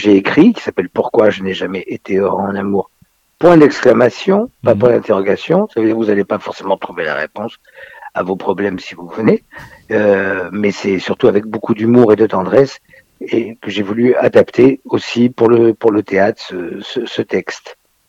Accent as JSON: {"language": "French", "town": "Nice", "region": "Provence-Alpes-Côte d'Azur", "country": "France", "tie": "born or raised there", "lives_now": "Paris, France", "said": "Après j'ai grandi à Nice surtout, qui est ma base de référence en fait, c'est quand même la ville de Nice, même si maintenant je suis à Paris depuis de nombreuses années."}